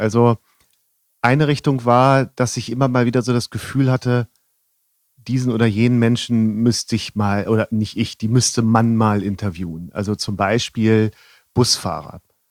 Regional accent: Northern Germany, Germany; now in Rosenheim, Germany; also ich bin ja aus Norddeutschland

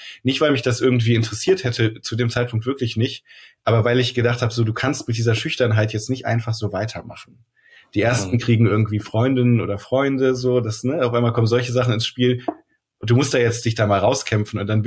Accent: Rhineland, Germany; now in Hamburg, Germany

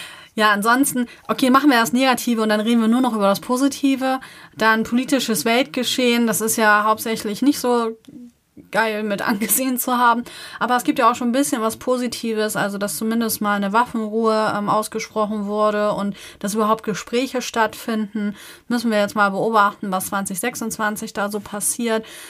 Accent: Lower Saxony, Germany; wir leben ja in Niedersachsen, in der Nähe von Bremen. So, und ich komme ja ursprünglich, aber aus Niedersachsen, in der Nähe von Hamburg.

